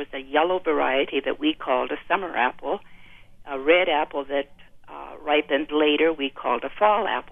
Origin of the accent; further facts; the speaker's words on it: Michigan, United States; I grew up in Upper Michigan, where my grandparents homesteaded in the early 1900s